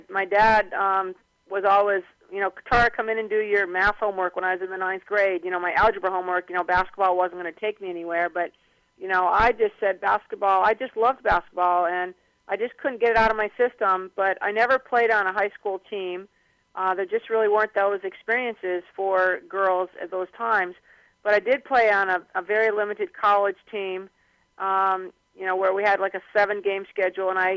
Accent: Schenectady, New York, United States; I grew up in Schenectady, New York, and started playing basketball kind of as a third grader.

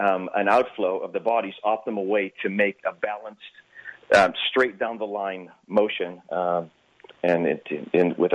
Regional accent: Pennsylvania, United States; As a young person, we played a lot of sports. I grew up in Western Pennsylvania, and certainly golf was probably my favorite.

